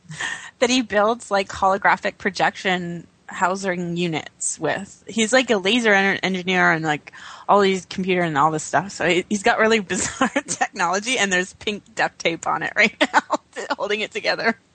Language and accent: English; Canada; I've never been to New York, so bear with me, and I'm Canadian.